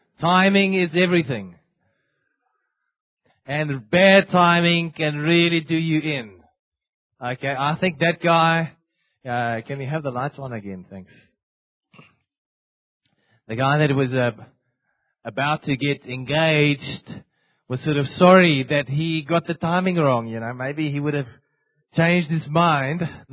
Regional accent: Standerton, Mpumalanga, South Africa; For those who don't know me, I'm from Standerton.

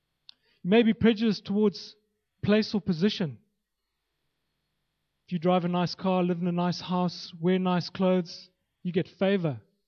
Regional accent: Zimbabwe; born there; Where you were born. I was born in Zimbabwe. Luckily, I'm white. I'm treated a bit better than some of the black Zimbabweans in this country.

